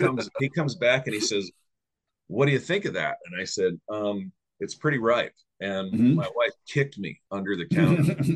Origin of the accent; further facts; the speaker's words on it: New York, United States; now in Missouri, United States; I give my wife this look like 20 years in Missouri, and you tell this guy I'm from New York.